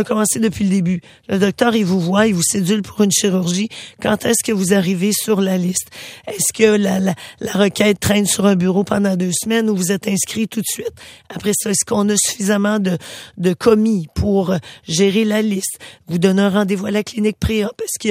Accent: Amqui, Quebec, Canada; Si vous prenez l'hôpital d'Amqui, il y a 5000 de population, c'est ma ville natale je connais bien.

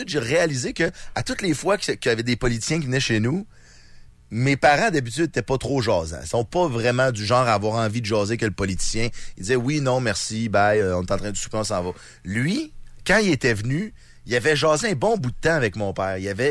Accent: Lévis, Quebec, Canada; Moi, je viens de Lévis.

